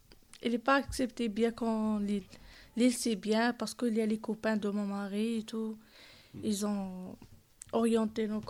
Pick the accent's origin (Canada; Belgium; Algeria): Algeria; now in France; moi, je suis venue de l'Algérie. Je suis algérienne. Et je suis venue par visa. Je suis rentrée en Espagne, après à la France.